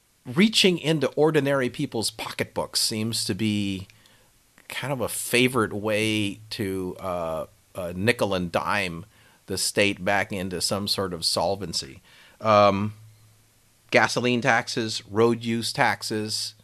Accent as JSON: {"language": "English", "town": "Fountain Valley", "region": "California", "country": "United States", "tie": "born or raised there", "said": "You know, I grew up in Fountain Valley, so I'm from Orange County, you know, we don't call it OC, you know, that's for visitors."}